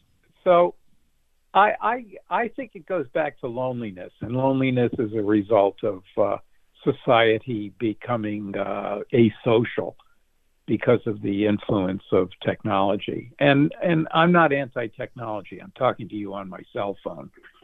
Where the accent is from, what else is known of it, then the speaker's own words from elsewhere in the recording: United States; And I believe, as an American, I have a legal right to public health.